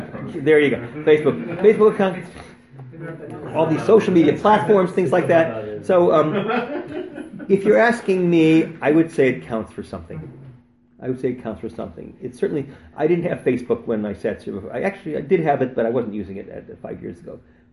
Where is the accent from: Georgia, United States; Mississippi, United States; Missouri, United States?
Missouri, United States; St. Louis; now in Chicago, United States; 2 years ago, I moved to Chicago. But I grew up in St. Louis.